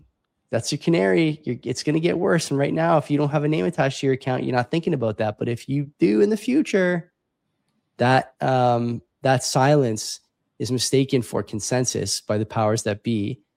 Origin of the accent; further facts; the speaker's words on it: Canada; I'll just speak for myself as a Canadian.